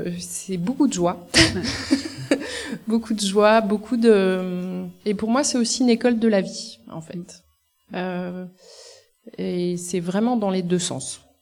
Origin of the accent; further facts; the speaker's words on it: Auvergne-Rhône-Alpes, France; Moi, je suis de la Drôme